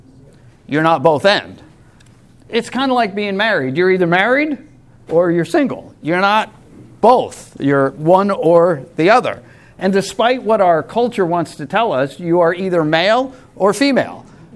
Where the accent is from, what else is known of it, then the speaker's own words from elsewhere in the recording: Long Island, New York, United States; moved away; Most of you know that I grew up in New York on Long Island, and as a young boy watching sports on TV, I was a New York Giants football fan because obviously we grew up in New York